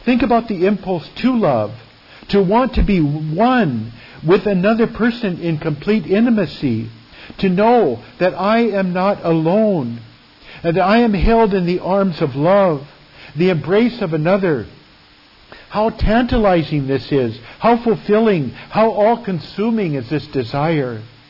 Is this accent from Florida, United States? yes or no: no; Sumner, Washington, United States; what did it mean to me as a small boy growing up in Sumner, Washington?